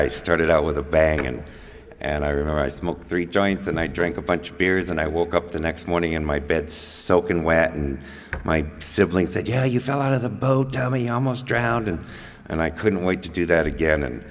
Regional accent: East Coast, United States; also born or lived in Seattle / Santa Barbara; And I grew up on the East Coast. I ended up graduating. I don't even know how that happened. I graduated high school and moved up to Seattle and ended up down in Santa Barbara

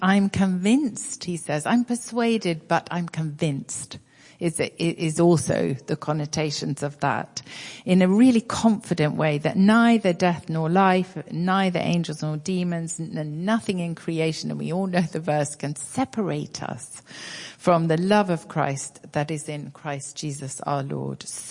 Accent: United Kingdom; But what I would say as a Brit

